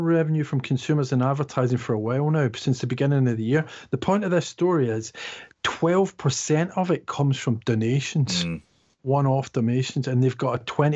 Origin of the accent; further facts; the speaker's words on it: Scotland, United Kingdom; accent: Scottish; which almost manages to deal with even my Scottish accent.